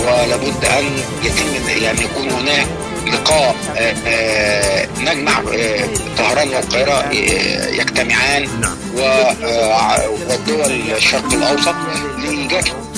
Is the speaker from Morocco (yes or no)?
no; Egypt; عشان أنا أعرف مصر وإن أنا مصري